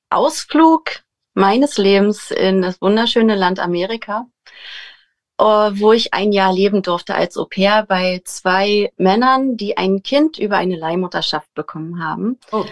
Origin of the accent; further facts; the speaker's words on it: Potsdam, Brandenburg, Germany; Wir kommen aus Potsdam